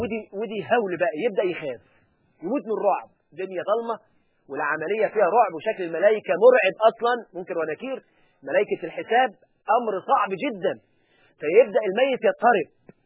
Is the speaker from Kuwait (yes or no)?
no; Egypt; في الصعيد عندنا في مصر